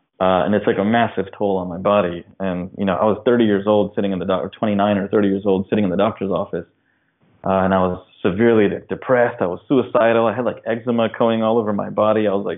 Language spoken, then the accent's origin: English; Edison, New Jersey, United States; I was born in Jersey, New Jersey. I was born in Edison, New Jersey. And so I grew up, you know, in America with the American dream.